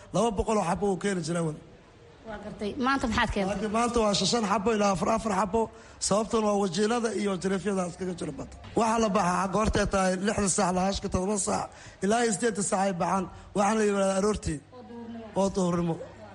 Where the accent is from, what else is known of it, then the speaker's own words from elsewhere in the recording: Jowhar, Middle Shabelle, Somalia; now in Bosaso, Somalia; gobolka shabeellaha dhexe jawaar baan ka imid. adu waxaan imid halkan 2001 baa imid halka boosaaso.